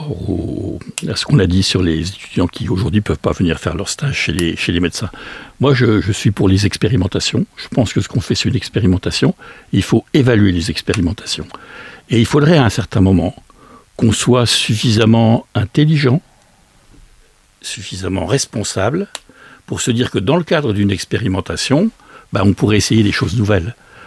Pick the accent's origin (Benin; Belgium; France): France; Decize, Bourgogne-Franche-Comté; je vous dis tout à l'heure que j'étais de Decize